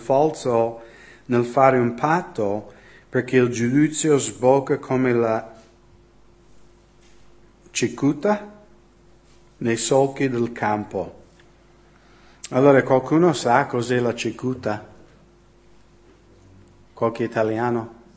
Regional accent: United States; Stavo pensando del mio paese, no? Quando c'era l'11 settembre, e nessuno mi deve fraintendere.

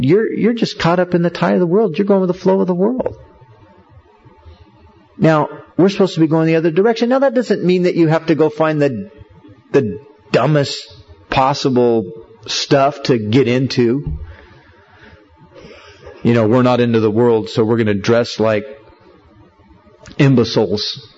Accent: California, United States; I'm a Californian, man, Southern California. Oh, yeah, man, I surf, you know.

